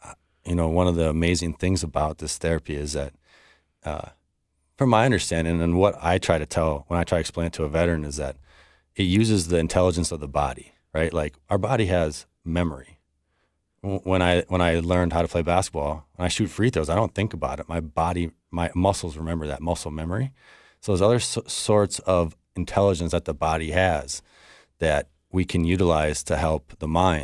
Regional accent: Red Wing, Minnesota, United States; Yeah, I'm from Red Wing, Minnesota.

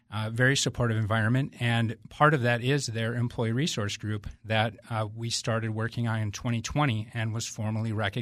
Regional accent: Minnesota, United States; And we always planned that at some point we would return to Minnesota. We're both from the Twin Cities metro area.

